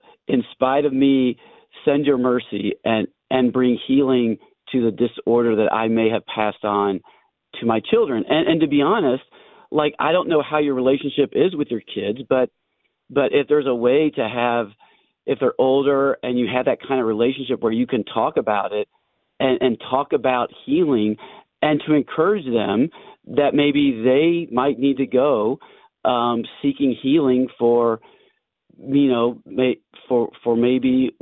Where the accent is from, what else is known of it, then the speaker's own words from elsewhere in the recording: Downers Grove, Illinois, United States; now in Baldwin, United States; So I'm actually originally from Downers Grove, Illinois